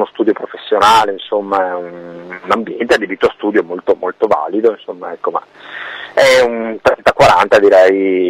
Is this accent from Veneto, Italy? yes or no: yes; Veneto, Italy; Noi veniamo dai Colli Euganei, che sì, sono 10 km da Padova, insomma.